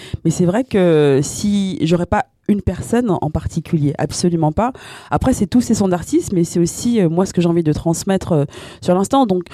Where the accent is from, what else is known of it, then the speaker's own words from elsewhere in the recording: Île-de-France, France; Même si je suis toujours sur Paris parce que ça bouge quand même beaucoup. Mais je viens de Seine-Saint-Denis.